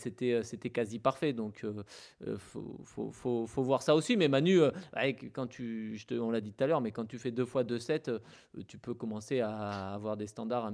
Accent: France; nous, en tant que Français, on n'a pas notre mot à dire

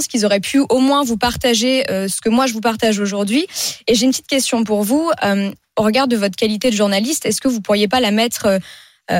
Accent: Sarcelles, Île-de-France, France; Moi, j'ai grandi à Sarcelles

